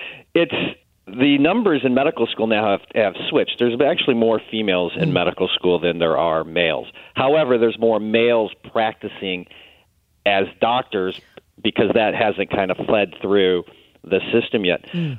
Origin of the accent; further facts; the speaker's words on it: Midwest, United States; I'm an Irish Catholic boy from the Midwest.